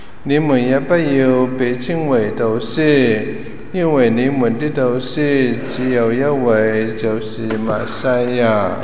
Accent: China; 在我们中国人呢在中国大陆很多教会呢很多礼物

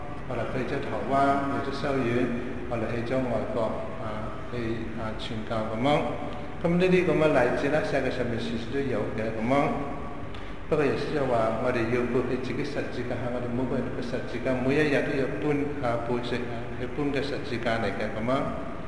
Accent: China; 咁我哋中国人做唔做得到咧？

